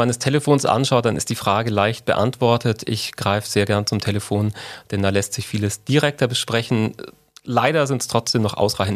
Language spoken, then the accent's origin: German; Bavaria, Germany; Als gebürtiger Allgäuer weiß man die Schätze der Berge sehr gern zu sehen